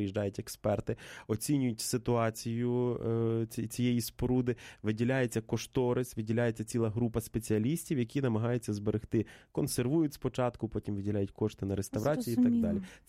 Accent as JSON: {"language": "Ukrainian", "region": "Vinnytsia Oblast", "country": "Ukraine", "tie": "born or raised there", "said": "моя рідна Вінниччина позбулася одного дерев'яного храму"}